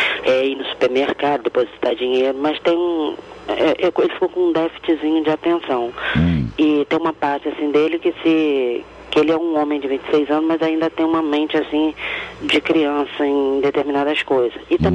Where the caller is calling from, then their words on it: Barra de São João, Rio de Janeiro, Brazil; Eu falo de Barra de São João, município de Casimiro de Abreu, estado do Rio de Janeiro.